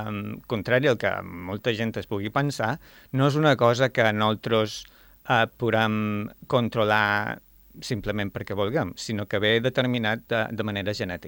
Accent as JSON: {"language": "Catalan", "region": "Balearic Islands", "country": "Spain", "also_born_or_lived": "Zaragoza", "moved": "as an adult", "lives_now": "Formentera, Spain", "said": "jo som de Mallorca, vaig néixer a Mallorca. Als 18 anys vaig anar a estudiar Medicina a Saragossa."}